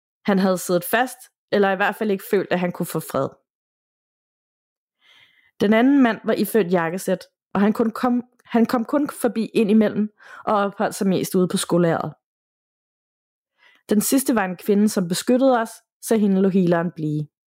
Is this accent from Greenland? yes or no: yes; Nuuk, Sermersooq, Greenland; Jeg var lige begyndt at arbejde i en tøjbutik i min hjemby Nuuk i Grønland